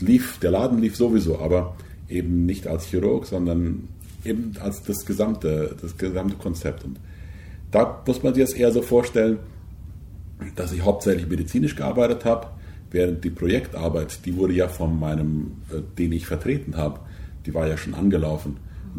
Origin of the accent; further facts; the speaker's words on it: Paraguay; Als Christen haben wir sowieso eine Heimat, die ist nicht hier auf dieser Erde. Und ich sage immer, ich habe meine Heimat in Paraguay und mein Herz ist in Afrika.